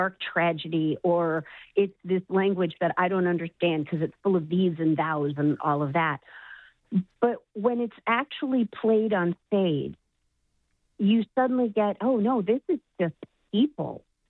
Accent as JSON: {"language": "English", "town": "Chicago", "region": "Illinois", "country": "United States", "said": "And I'm actually from Chicago"}